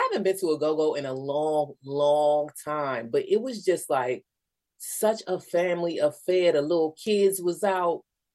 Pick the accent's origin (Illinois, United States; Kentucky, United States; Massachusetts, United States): Illinois, United States; Chicago; me personally, I'm from Uptown, but I really appreciate how she shines a spotlight on the South Side.